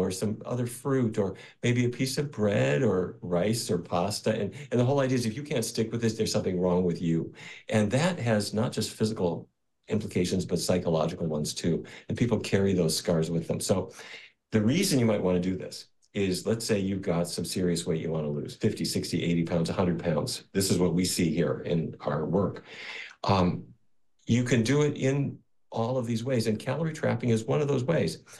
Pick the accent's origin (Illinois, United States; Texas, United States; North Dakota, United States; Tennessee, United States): North Dakota, United States; let's say a person eats exactly what I ate for the first half of my life growing up in North Dakota.